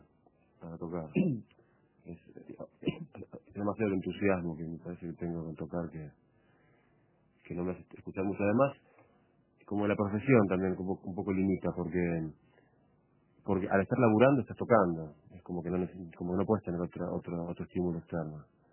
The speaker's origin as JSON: {"language": "Spanish", "country": "Argentina", "said": "Yo me considero argentino."}